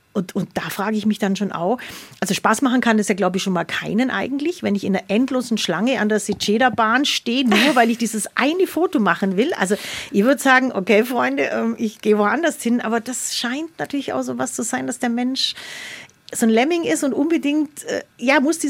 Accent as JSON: {"language": "German", "town": "Oberstaufen", "region": "Bavaria", "country": "Germany", "said": "Ja, aber das mit den Kühen, ich komme ja eigentlich aus Oberstaufen"}